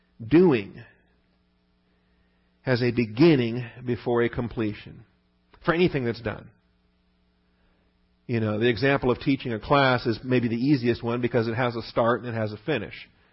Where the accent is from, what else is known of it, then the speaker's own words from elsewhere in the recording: West Coast, United States; also born or lived in Alabama / Germany; I grew up on the West Coast and we never had fixin' to. But then I get to boot camp in Alabama and I'm introduced to some Southerners